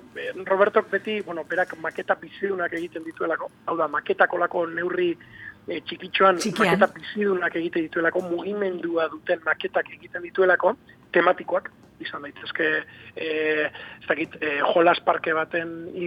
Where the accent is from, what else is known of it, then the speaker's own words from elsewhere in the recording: Galdakao, Basque Country, Spain; Bilboko ertzaina hori Galdakaon, gure herrian